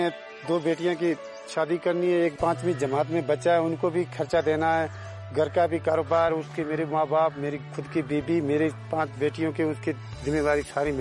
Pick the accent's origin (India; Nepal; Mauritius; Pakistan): Pakistan; Tharparkar, Sindh; moved away; उत्तर Parker से आया हूँ। हम सिंध से आए अपने घर के खर्चे चलाने के लिए